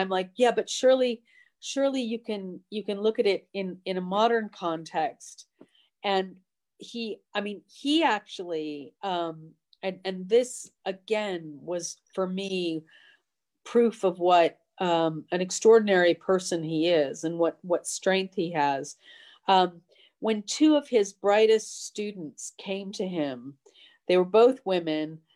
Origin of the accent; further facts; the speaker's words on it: United States; I'm an American, a feminist. I was raised a secular humanist and by a Jewish mother and a Quaker father.